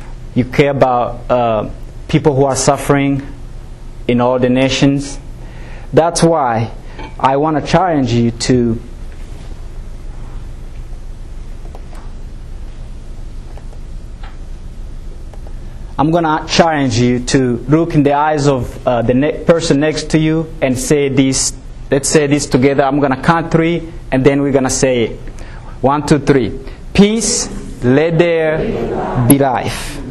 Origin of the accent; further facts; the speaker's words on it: Rwanda; I'm going to try to give you a little bit about my background. I'm from Rwanda, like you heard.